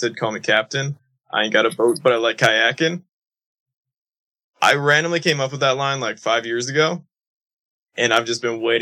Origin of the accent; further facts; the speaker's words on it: Prince George, British Columbia, Canada; now in Calgary, Canada; I'm from I live in Calgary. I'm from Prince George in BC.